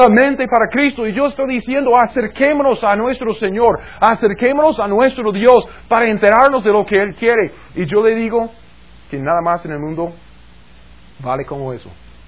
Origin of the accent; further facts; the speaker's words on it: Missouri, United States; Spanish is a second language; Yo soy un gringo del estado de Missouri.